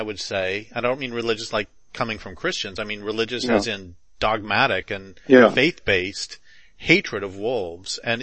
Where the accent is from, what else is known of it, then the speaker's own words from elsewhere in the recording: Western United States, United States; you know, I grew up in the West, and I've lived mm-hmm. my entire life in the West